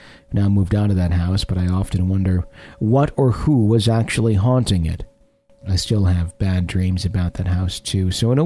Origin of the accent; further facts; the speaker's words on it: Forest, Tasmania, Australia; Well, I grew up in Tasmania in a small town called Forest.